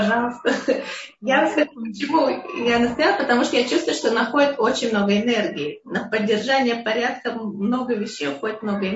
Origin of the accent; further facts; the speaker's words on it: Russia; Может быть, еще часть культуры, что мы из России